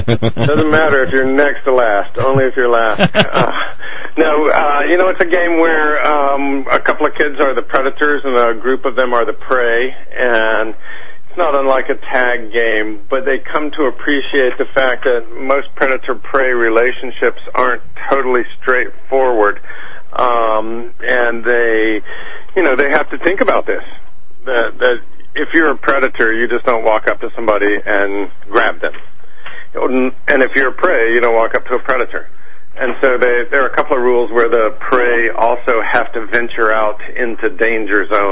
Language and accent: English; Miami, Florida, United States; I grew up in Miami.